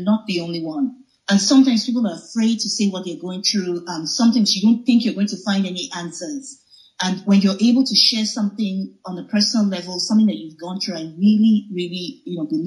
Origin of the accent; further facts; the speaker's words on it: Nigeria; now in Canada; now I'm settled in Canada, you know, I am from Nigeria, but I'm settled in Canada.